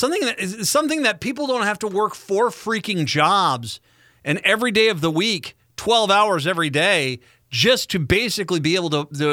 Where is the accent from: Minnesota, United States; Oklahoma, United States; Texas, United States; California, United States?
Minnesota, United States; I'm, though, one of those people. I'm a Minnesotan.